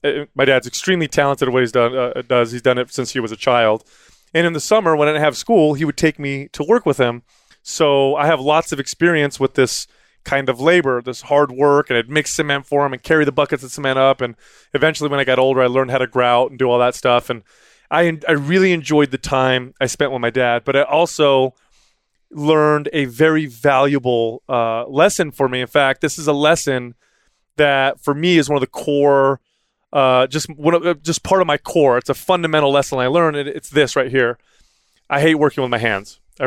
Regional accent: San Jose, California, United States; San Jose, California.

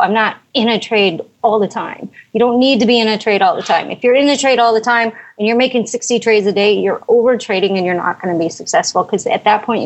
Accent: Chicago, Illinois, United States; Because I was from Chicago, so that's why.

